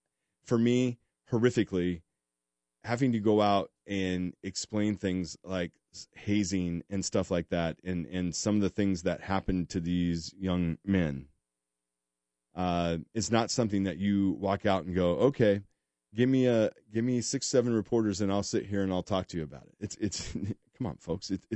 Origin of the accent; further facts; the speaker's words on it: Mitchellville, Iowa, United States; I'm a local kid, grew up in, I would say it wrong. I grew up in Mitchellville. We call it Mitchellville. Went to Southeast Polk.